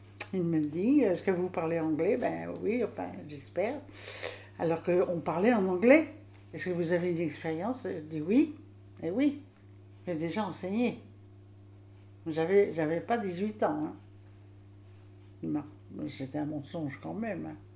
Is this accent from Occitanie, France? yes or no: no; Mortagne-sur-Sèvre, Pays de la Loire, France; born there; Alors, je suis née à Mortagne-sur-Sèvre, en Vendée, en 1935, le 31 décembre. J'en suis partie à 10 ans et demi parce que mes parents ont déménagé.